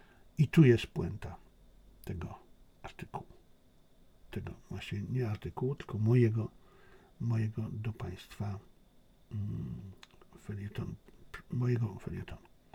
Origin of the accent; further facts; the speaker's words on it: Silesian Voivodeship, Poland; jak to się mawiało u mnie na Śląsku, psińco.